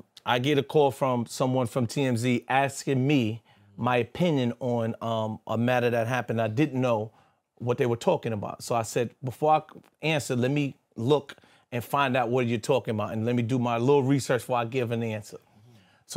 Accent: Brooklyn, New York, United States; also born or lived in Bronx; So I'm from Brooklyn, right? But I have moved to the Bronx early in my lifetime.

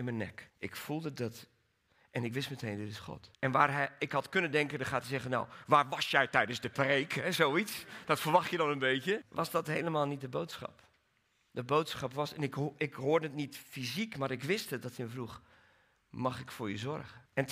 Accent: Belgium; born there; Ik ben geboren in België.

